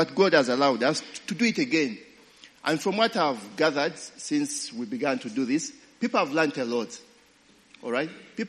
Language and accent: English; Uganda; I come from Uganda. All right? I'm patriotic.